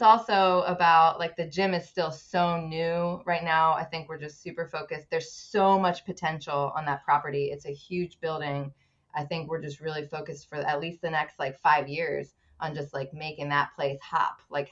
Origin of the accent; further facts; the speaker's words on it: Philadelphia, Pennsylvania, United States; also born or lived in California; now in St. Petersburg, United States; I grew up in Philadelphia area and then lived in California and San Diego for a while before moving here in 2006